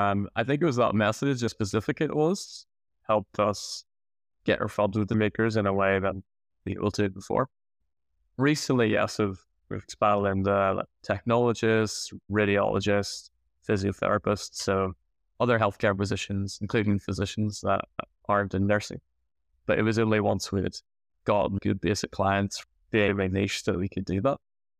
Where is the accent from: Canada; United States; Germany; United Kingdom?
United Kingdom; Northern Ireland; I'm from Northern Ireland in the UK, and I like salsa dance, and I speak Spanish.